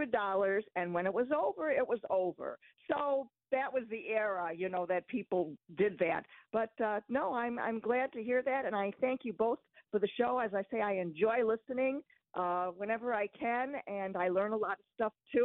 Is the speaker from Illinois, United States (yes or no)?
yes; Illinois, United States; now in Kenosha, United States; I'm originally from Chicago suburbs, but I live in Kenosha.